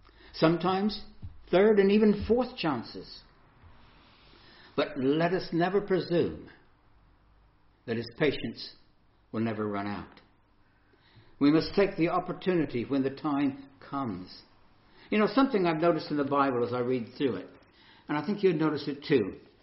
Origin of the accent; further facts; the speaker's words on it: Illinois, United States; born there; I was born in Illinois in the United States, lived there with my mother and my father. I had a brother and a sister.